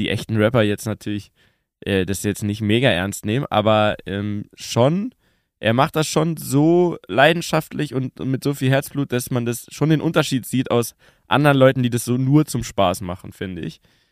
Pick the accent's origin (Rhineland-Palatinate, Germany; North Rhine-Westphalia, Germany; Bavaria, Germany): Bavaria, Germany; Munich; weil ich bin ja Urbayer, geboren in München.